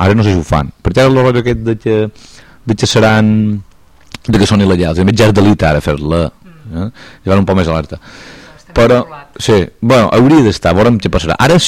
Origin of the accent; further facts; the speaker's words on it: Pollença, Balearic Islands, Spain; som de Pollença.